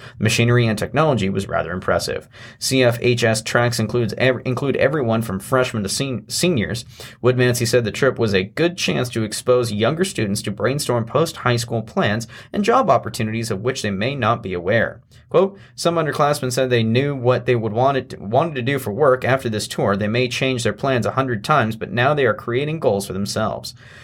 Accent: Post Falls, Idaho, United States; I grew up in Post Falls, so the Trojans, and then now I've spent the last 6 years in the Silver Valley

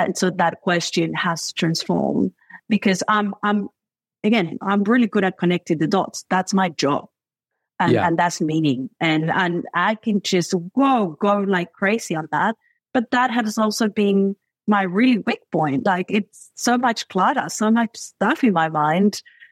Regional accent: Argentina; now in Australia; I'm from Argentina, I moved to Australia. Before that, I traveled the world.

